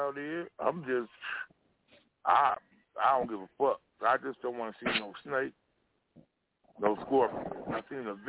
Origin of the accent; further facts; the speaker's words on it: California, United States; Nigga, I'm from Cali. We don't have that type of shit, my nigga.